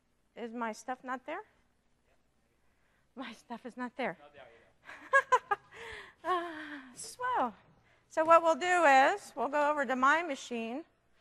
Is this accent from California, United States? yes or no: yes; San Diego, California, United States; So, for example, I'm from San Diego, and earthquakes are a little bit of a big deal down here, right?